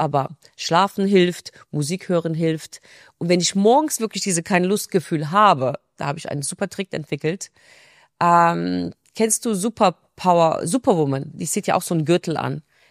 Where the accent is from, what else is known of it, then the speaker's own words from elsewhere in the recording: Turkey; moved away as an adult; now in Germany; wir sind in der Türkei groß geworden. Geboren bin ich in Deutschland, aber letztendlich meine komplettes ersten 18 Jahre habe ich in der Türkei verbracht.